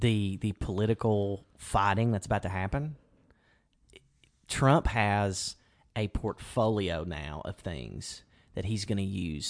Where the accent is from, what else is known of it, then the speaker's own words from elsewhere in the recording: United States; I feel like as an American, it makes me feel like I've been told my whole life that the Taliban are terrorists.